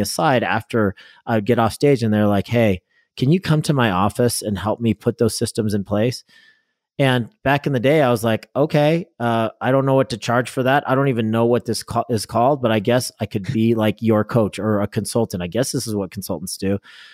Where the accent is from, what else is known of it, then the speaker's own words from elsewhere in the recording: Tri-Cities, Arizona, United States; So I have a cluster of towns here called the Tri-Cities. This is my hometown.